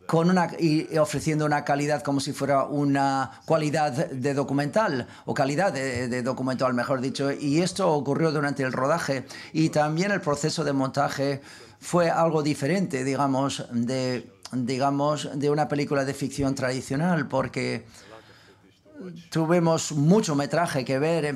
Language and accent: Spanish; Romania; Yo soy rumano